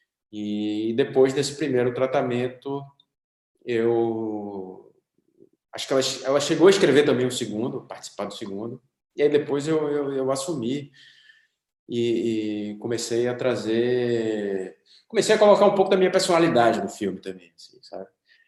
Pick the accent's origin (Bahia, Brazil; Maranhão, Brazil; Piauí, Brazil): Bahia, Brazil; Principalmente porque eu sou da Bahia, né?